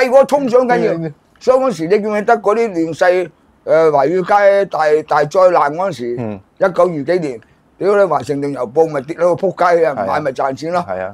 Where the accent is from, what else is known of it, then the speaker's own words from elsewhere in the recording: China; 我哋中國人有實力嘅